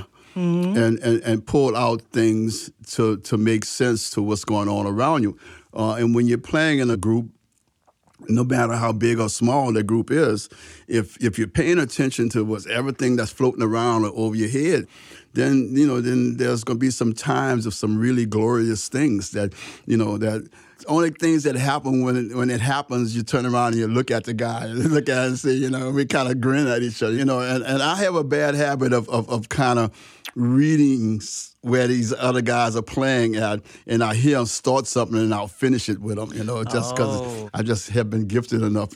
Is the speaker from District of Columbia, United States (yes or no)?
no; New Orleans, Louisiana, United States; We grew up in the Third Ward, which was two blocks from Parish Prison on Gravier Street.